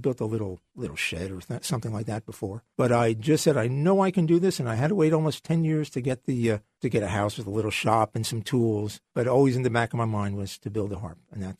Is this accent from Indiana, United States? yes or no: no; Hillside, New Jersey, United States; No, Hillside, New Jersey. Hillside, there you go. Hillside is probably way above water. Cute little suburb of Newark.